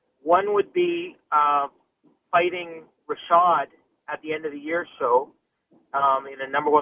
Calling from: Winnipeg, Manitoba, Canada; Hey, Brian … … from Winnipeg.

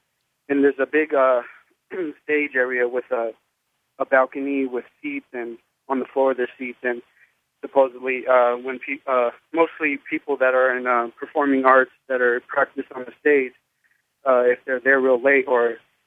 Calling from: California, United States; from California.

